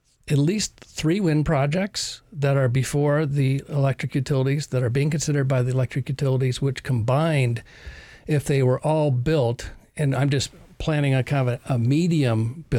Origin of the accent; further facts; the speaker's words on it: Iowa, United States; My home state of Iowa is now over 55% wind.